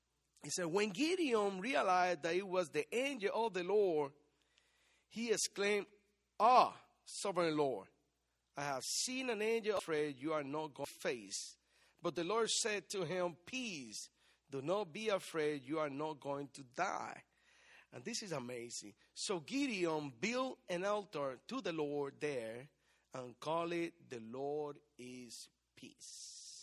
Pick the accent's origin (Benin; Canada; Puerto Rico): Puerto Rico; I'm from Puerto Rico